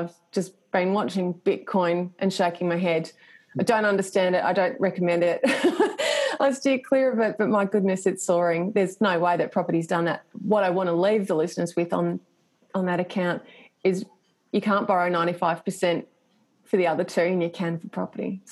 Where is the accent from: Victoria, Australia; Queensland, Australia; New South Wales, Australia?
Victoria, Australia; Sorrento; I was raised in Sorrento, so I've got the beach in my veins, but I absolutely love the city.